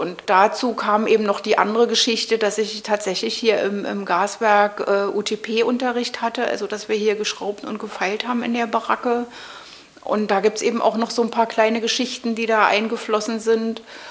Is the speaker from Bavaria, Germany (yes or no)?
no; Berlin, Germany; ich bin hier im Prenzlauer Berg aufgewachsen, also ja, ich bin in Mitte geboren, aber sofort am Tag meiner Geburt wieder in den Prenzlauer Berg zurück.